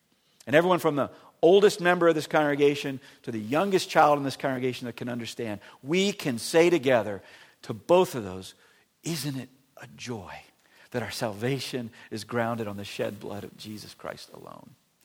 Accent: Florida, United States; now in St. Louis, United States; I'm not from St. Louis, I'm from Florida, but you move to St. Louis

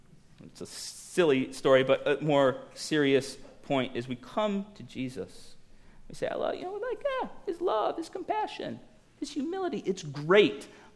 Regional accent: Miami, Florida, United States; I grew up in Miami. I grew up a Miami Heat fan.

